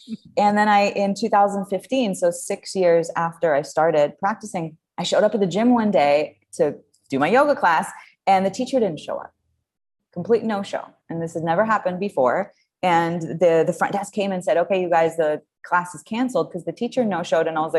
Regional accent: Israel; moved away as an adult; also born or lived in France; now in Los Angeles, United States; No, I was born in France. I grew up in Israel.

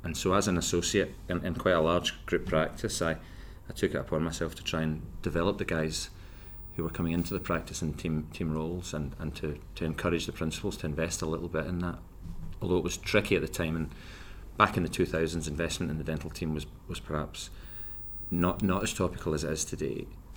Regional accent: Nottingham, East Midlands, United Kingdom; I'm a dentist from Nottingham

